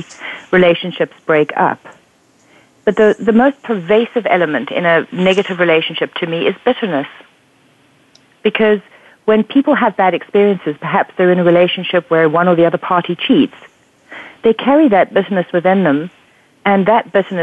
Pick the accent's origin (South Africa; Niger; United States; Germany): South Africa; also born or lived in England; Well, I was born in England, but I lived in South Africa for the grand majority of my life.